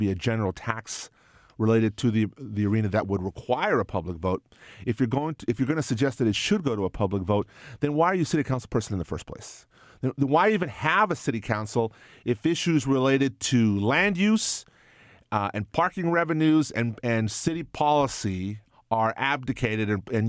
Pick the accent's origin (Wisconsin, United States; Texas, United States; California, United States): California, United States; San Jose; I'm originally from San Jose, and when my father was alive, I often wanted to go visit him